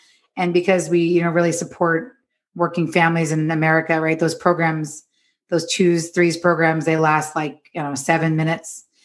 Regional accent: New York, United States; now in Los Angeles, United States; I'm from New York, but I live in Los Angeles now.

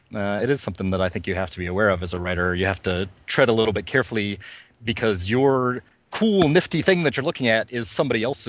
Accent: United States; I mean, I'm an American dude, and I did write a book that was set in London

